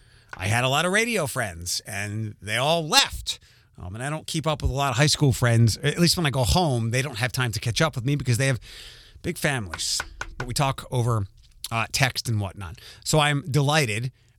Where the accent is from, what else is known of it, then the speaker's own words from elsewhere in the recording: Philadelphia, Pennsylvania, United States; Philadelphia is, I know I still say it's my home. It's my hometown.